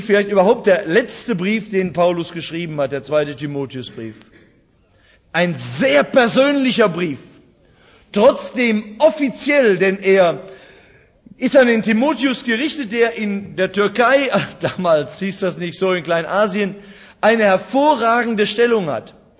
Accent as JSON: {"language": "German", "region": "North Rhine-Westphalia", "country": "Germany", "said": "ich komme aus dem Ruhrgebiet, nicht?"}